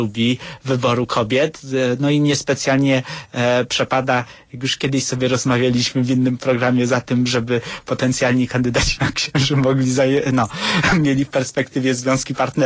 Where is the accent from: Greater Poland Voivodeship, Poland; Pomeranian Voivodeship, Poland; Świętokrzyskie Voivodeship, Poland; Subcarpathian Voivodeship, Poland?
Świętokrzyskie Voivodeship, Poland; Włoszczowa; ja pochodzę z okolic Włoszczowy